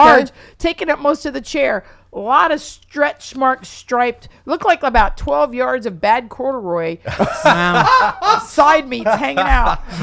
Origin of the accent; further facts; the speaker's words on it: Miami, Florida, United States; So, yeah, born and raised in Miami, started comedy about 20 years ago.